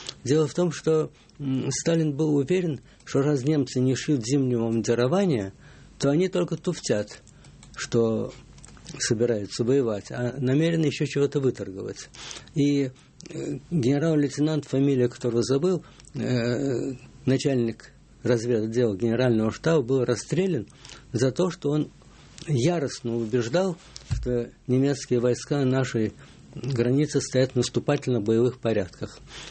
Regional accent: Moscow, Russia; Ну, я вырос в Москве, и сдавать ее без боя я считал невозможным.

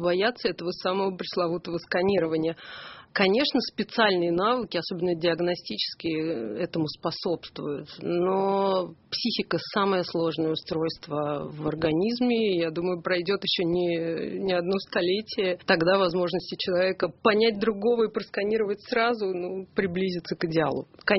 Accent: Moscow, Russia; Я клинический психолог из Москвы.

